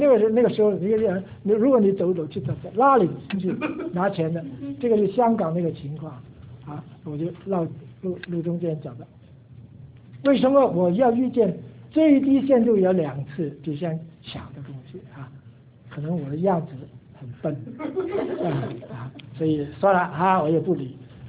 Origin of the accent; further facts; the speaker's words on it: Guangdong, China; 我是广东人，在上海人当中你吃的苦加倍的苦啊